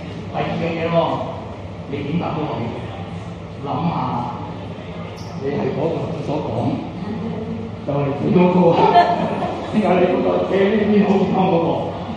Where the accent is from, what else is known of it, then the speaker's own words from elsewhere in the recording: China; 各個理解，因為我係中國人。